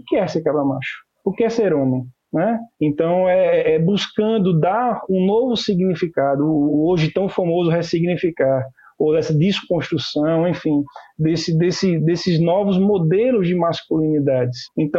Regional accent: Maceió, Alagoas, Brazil; Eu sou nordestino, sou alagoano, como eu disse, de Maceió.

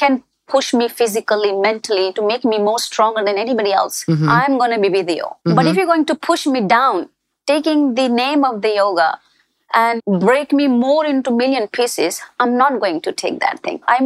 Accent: India; I'm from India.

